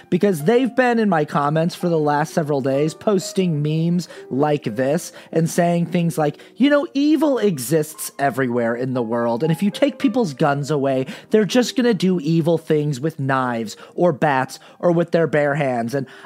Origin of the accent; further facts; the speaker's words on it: Utah, United States; I knew people who were there personally, because again, I'm from Utah, so I had friends and family who were present.